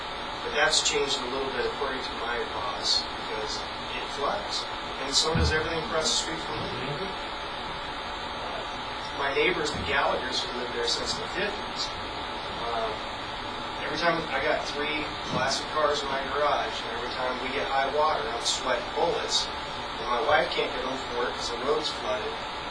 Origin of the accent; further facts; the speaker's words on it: Issaquah, Washington, United States; And I was born and raised in Issaquah, fifth generation.